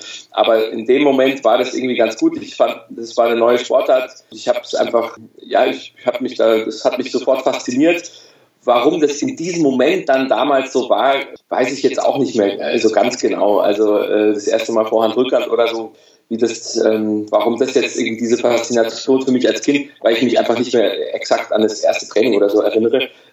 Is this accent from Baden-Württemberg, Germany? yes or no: no; Cologne, North Rhine-Westphalia, Germany; born there; Ich bin in Köln geboren, habe zwei jüngere Brüder